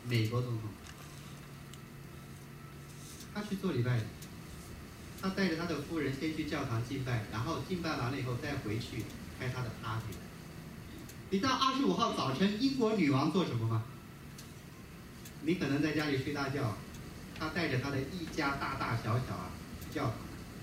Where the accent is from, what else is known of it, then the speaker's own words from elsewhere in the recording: China; now in United States; 所以我刚来美国的时候就有点吃惊，因为在国内的话